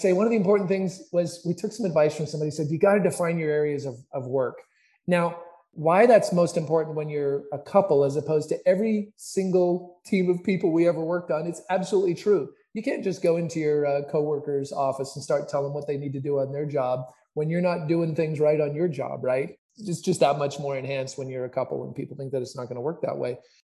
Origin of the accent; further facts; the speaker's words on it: Canada; moved away as an adult; now in United States; So I grew up in Canada and I moved to the States 30 years ago.